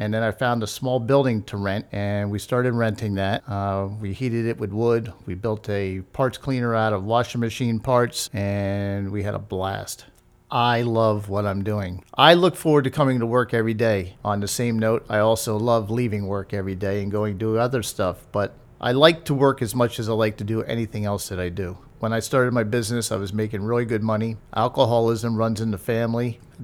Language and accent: English; Vermont, United States; I grew up in Vermont skiing.